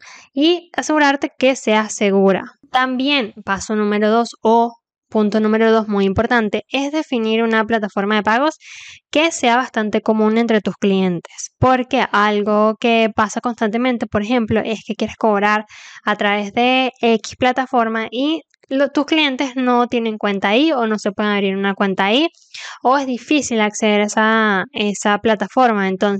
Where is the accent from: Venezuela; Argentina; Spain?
Venezuela; Por ejemplo, hay plataformas que en mi país, que es Venezuela, hay muchísimas que no funcionan.